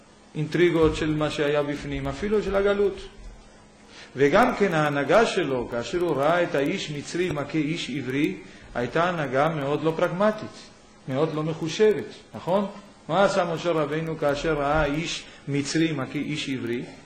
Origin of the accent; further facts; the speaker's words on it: Yemen; now in Israel; זה מתימן, נכון? סוף העולם שמאלה, בערך שם נולדתי. אבל שם הייתה לנו קהילה יהודיה חמה, שבאתי לארץ